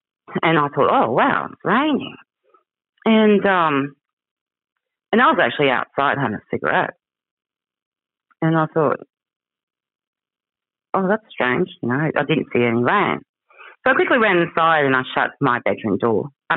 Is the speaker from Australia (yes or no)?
yes; Cow Bay, Queensland, Australia; And I grew up in the Daintree, and I grew up in Cow Bay.